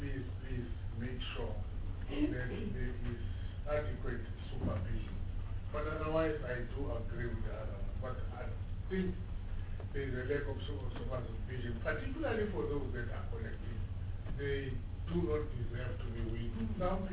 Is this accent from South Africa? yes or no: yes; South Africa; We can't understand this as South African citizens.